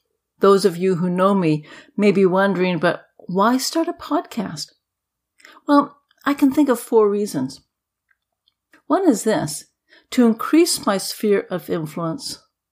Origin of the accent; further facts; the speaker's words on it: New Brunswick, Canada; It's been an adjustment to be back in New Brunswick. I'm not living in my hometown, but it's not far away from where I grew up.